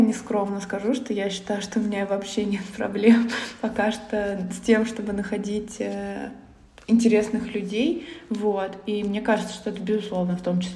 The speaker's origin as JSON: {"language": "Russian", "town": "Voronezh", "region": "Voronezh Oblast", "country": "Russia", "said": "Ну, я вот из Воронежа, у нас город такой же, условно, 1 000 000 человек"}